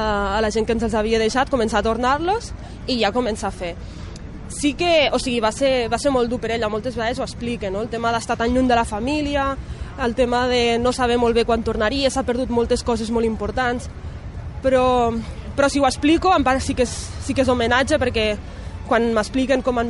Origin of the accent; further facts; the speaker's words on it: Catalonia, Spain; Soc de molts llocs alhora, o sigui, jo soc catalana, però també em sento marroquina, o sigui, les meves identitats són... La meva identitat està formada per molts factors. Uns són els orígens